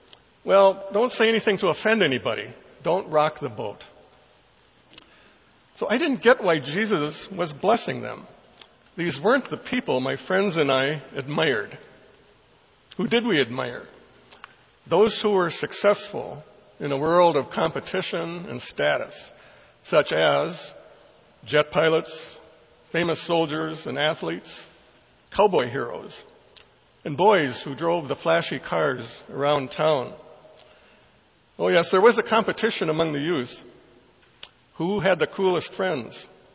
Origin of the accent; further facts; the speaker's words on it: Duluth, Minnesota, United States; When I was growing up in Duluth in the 1950s, we were taught the Beatitudes in church.